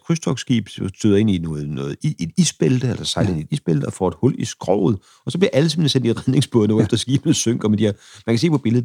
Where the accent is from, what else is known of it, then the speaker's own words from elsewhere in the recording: Skørping, North Denmark Region, Denmark; Ja, det er jo min hjemstavn, Skørping og omegn. Det er der, jeg er fra.